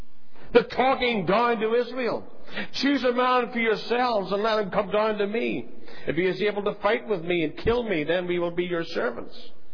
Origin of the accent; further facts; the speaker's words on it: Ireland; But while growing up in Ireland where linen was done, I'm quite clear what a weaver's beam is.